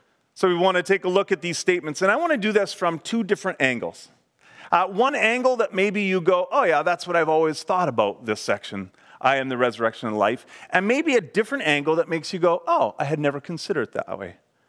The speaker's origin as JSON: {"language": "English", "region": "Manitoba", "country": "Canada", "tie": "born or raised there", "said": "when I grew up in Manitoba, you had like store-bought eggs or farm eggs."}